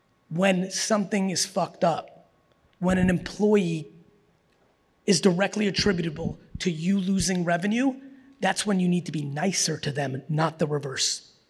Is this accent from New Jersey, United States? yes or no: yes; New Jersey, United States; I'm 47 and I grew up in Jersey